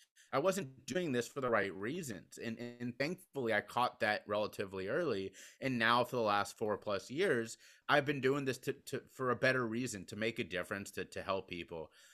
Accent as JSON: {"language": "English", "town": "Cincinnati", "region": "Ohio", "country": "United States", "tie": "born or raised there", "said": "a very well-known and respected speaking opportunity in my hometown of Cincinnati, Ohio."}